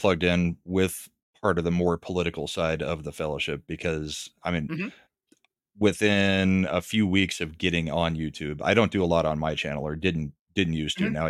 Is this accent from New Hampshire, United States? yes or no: no; Oklahoma, United States; also born or lived in Texas; now in Colorado, United States; I came from Oklahoma and Texas